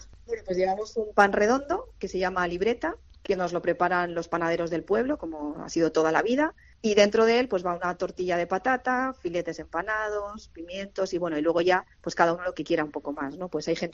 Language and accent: Spanish; Villalba, Spain; Yo soy de Villalba de toda la vida